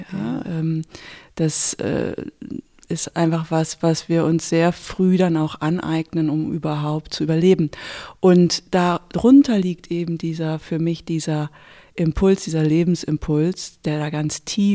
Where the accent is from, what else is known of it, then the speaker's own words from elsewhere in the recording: Germany; ich bin ja also aus Deutschland